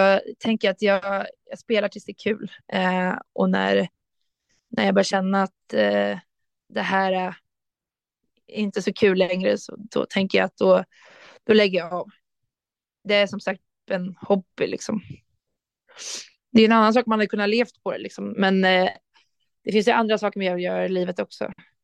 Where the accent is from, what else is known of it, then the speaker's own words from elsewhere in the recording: Rotebro, Stockholm County, Sweden; jag hävdar fortfarande att jag kommer från Rotebro och inte från Sollentuna, fast de har bytt namn.